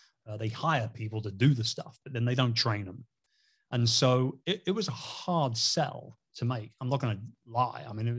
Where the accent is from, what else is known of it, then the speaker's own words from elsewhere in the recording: Wimbledon, London, United Kingdom; I'm a Londoner, you know, born and raised Wimbledon, about 10 minutes away from Centre Court there in the tennis club.